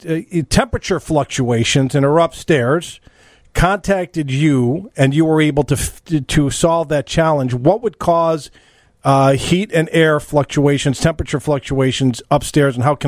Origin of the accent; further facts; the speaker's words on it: Chicago, Illinois, United States; I told you, I'm from Chicago.